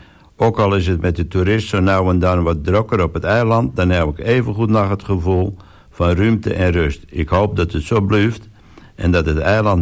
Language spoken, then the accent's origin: Dutch; Texel, North Holland, Netherlands; 20 jaar en ik kom echt van Texel. … … Ik woon aan de Burg en sinds mijn 14e woon ik bij mijn oom en tante